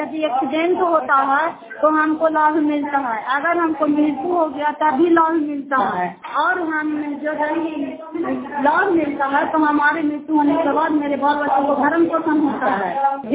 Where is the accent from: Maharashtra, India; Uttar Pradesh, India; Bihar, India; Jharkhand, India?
Bihar, India; Fatehpur; घर फतेहपुर, जिला नालंदा, कराय पचराय ब्लॉक के निवासी हूँ